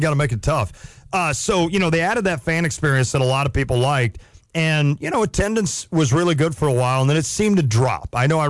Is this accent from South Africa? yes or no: no; Camargo, Illinois, United States; I know growing up in Camargo, Illinois, I wanted nothing more, first of all, than to be at state.